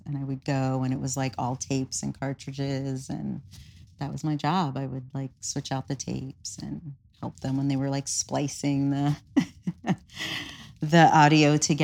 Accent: New York, United States; Well, I mean, I'm originally from New York, so I have a lot of family there.

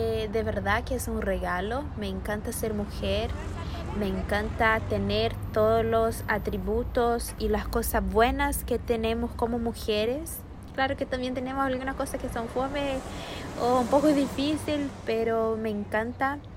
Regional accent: Cedral, São Paulo, Brazil; Spanish is a second language; moved away as an adult; now in Chile; tengo 25 años, soy brasileña y en Brasil viví en una ciudad que se llama Cedral, que está en el estado de São Paulo. Bueno, llegué a Chile en 2019

